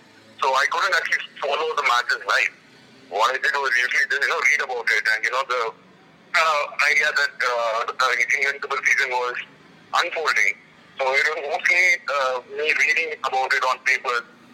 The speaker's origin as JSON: {"language": "English", "country": "India", "said": "As an Indian, you know, we all grow up watching cricket."}